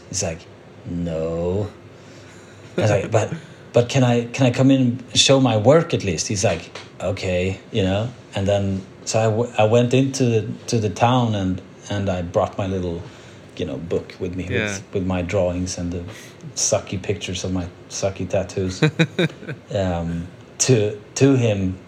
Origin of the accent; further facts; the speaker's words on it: Uddevalla, Västra Götaland, Sweden; English is a second language; I grew up 1 hour outside of Gothenburg in a town called Uddevalla.